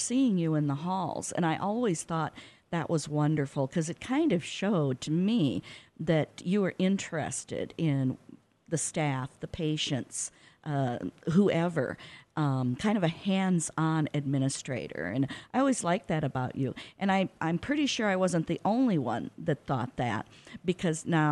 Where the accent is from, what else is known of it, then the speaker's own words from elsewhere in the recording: Sioux City, Iowa, United States; But I'm a product of my growing up in Sioux City, so it will probably always be St. Vincent.